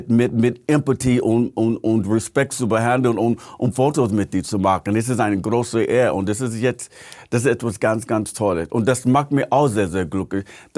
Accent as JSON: {"language": "German", "region": "Missouri", "country": "United States", "tie": "born there", "second_language": "German", "said": "Also auf mein Geburtsurkunde in Missouri."}